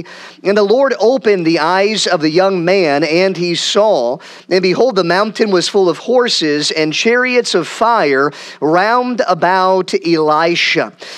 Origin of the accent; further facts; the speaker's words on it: Peoria, Illinois, United States; My bride and I and Lydia, we are from Peoria, Illinois area, and we are excited to be up here in the Green Bay area for the first time